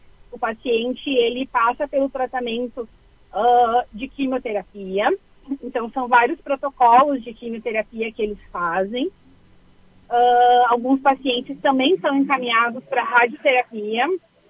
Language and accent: Portuguese; Caxias do Sul, Rio Grande do Sul, Brazil; Nós somos de Caxias, a região de referência para o transplante seria Porto Alegre.